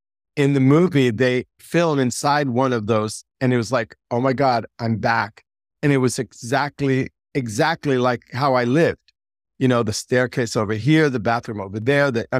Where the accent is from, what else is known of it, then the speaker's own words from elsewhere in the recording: the South, United States; it wasn't that free and it wasn't that much love, you know, growing up in the South.